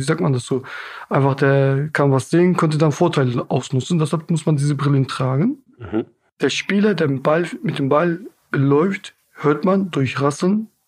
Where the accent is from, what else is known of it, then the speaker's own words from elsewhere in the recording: Hamburg, Germany; ich komme selber aus Billstedt-Horn und da sind die Menschen hilfsbereit